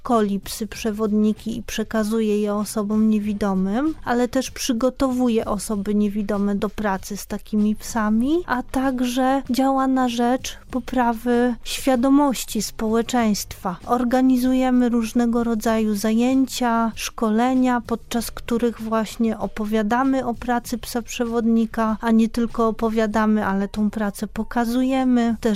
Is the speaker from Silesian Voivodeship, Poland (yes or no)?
no; Radom, Masovian Voivodeship, Poland; now in Warsaw, Poland; A jak dostałam Brysia, przyjechałam do Warszawy z Radomia, przeprowadziłam się, daję sobie radę w Warszawie.